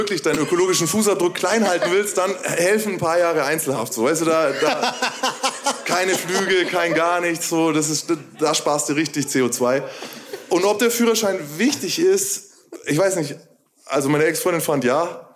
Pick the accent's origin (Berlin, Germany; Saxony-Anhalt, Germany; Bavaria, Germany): Bavaria, Germany; Nuremberg; Ich bin im Schatten des Turms aufgewachsen, so. Und all das ist Nürnberg für mich.